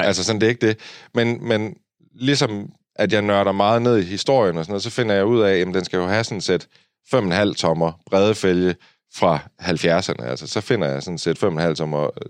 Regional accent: Kolding, Region of Southern Denmark, Denmark; Og vi er jo så fra Kolding. Og den her bil står i Kolding.

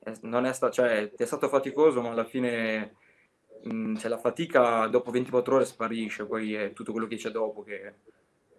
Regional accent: Piacenza, Emilia-Romagna, Italy; also born or lived in Albania; sono nato in Albania e verso l'età di 4-5 anni i miei genitori sono emigrati in Italia e a Piacenza.

